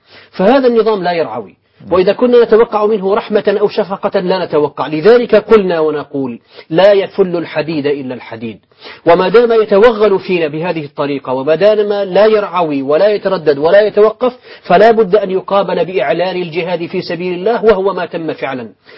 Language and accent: Arabic; Syria; عندنا في سوريا أخي الكريم